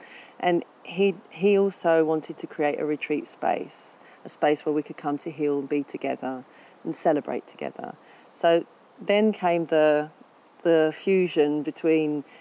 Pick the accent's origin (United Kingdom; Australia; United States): United Kingdom; England; moved away as an adult; now in Ibiza, Spain; I'm from England originally, and I've been living in Ibiza now for 7 years